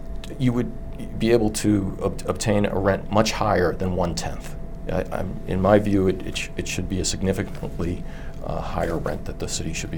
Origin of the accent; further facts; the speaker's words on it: Quincy, Massachusetts, United States; I am, Joe, and I grew up in Quincy, and my wife, I've lived most of my life here.